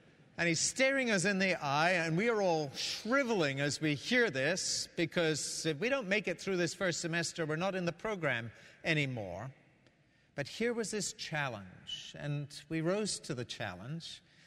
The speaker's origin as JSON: {"language": "English", "region": "Scotland", "country": "United Kingdom", "said": "my home country of Scotland"}